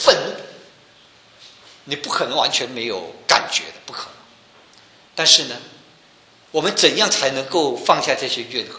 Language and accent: Chinese; China; 你说日本人杀害我们中国人，如果我们看了那些图片